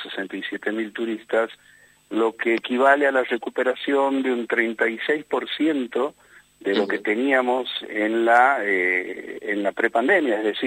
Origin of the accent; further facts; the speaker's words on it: Santiago del Estero, Argentina; Así es, soy oriundo de Santiago del Estero